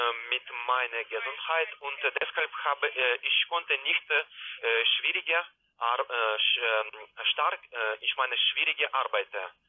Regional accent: Bulgaria; Tut mir leid, ich komme aus Bulgarien.

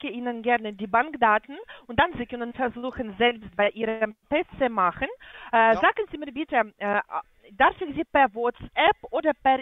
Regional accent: Poland; now in Strasbourg, France; ich komme ursprünglich aus Polen.

